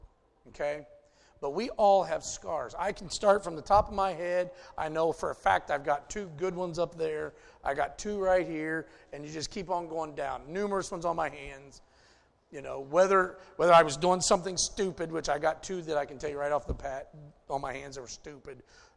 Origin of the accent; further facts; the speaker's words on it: United States; You know, I come from Podunk, Morrow County. You know, wasn't nothing happening back then. You know, it's like I'm just a little white boy from Styx in Morrow County.